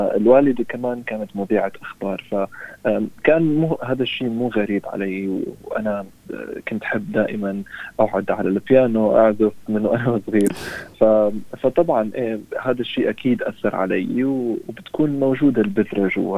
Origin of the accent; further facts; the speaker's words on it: Dubai, United Arab Emirates; born there; أنا ولدت بدبي بعائلة سورية